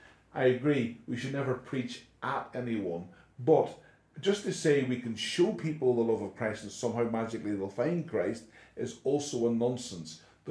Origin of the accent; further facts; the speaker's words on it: Northern Ireland, United Kingdom; I come from Northern Ireland, I can't say the word mirror, looking glass.